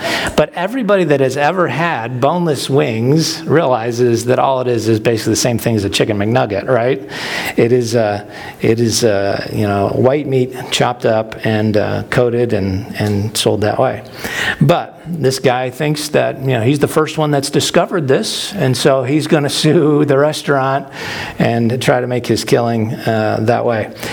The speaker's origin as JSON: {"language": "English", "town": "Buffalo", "region": "New York", "country": "United States", "tie": "born or raised there", "said": "One thing my hometown of Buffalo, New York is known for is chicken wings."}